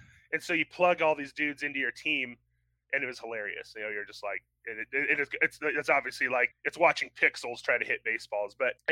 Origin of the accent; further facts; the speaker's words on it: Colorado, United States; So obviously, I am from Colorado. I've spent most of my life here.